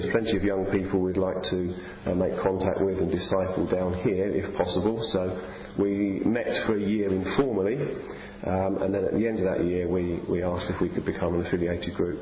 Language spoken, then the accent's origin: English; Maidstone, South East England, United Kingdom; moved away as an adult; also born or lived in Stoke-on-Trent; I was born in Maidstone in Kent, which is the county town of Kent, and lived there until I was 18. I came to Stoke-on-Trent as a student in 1998 and stayed there for 12 years